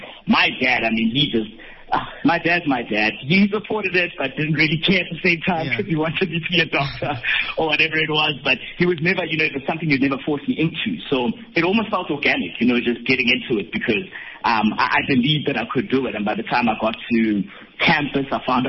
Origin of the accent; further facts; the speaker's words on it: Bethlehem, Free State, South Africa; I grew up in Bethlehem, in the Free State. It's a very small town. Not a lot of people know about it. I think the main highlight is just that it's really cold.